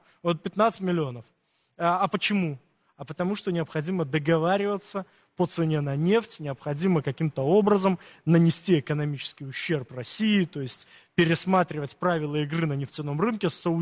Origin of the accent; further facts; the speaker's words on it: Belarus; Я как белорус это говорю, потому что для нас они тоже наши, безусловно.